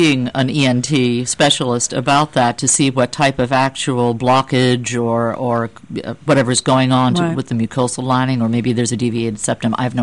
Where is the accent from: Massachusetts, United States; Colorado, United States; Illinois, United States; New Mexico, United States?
Massachusetts, United States; accent: New England; Well, I grew up on a farm in Massachusetts, and I have a sister, and my mother and father, my father was a bus driver, and so I'm actually not doing an absolutely perfect New England sound.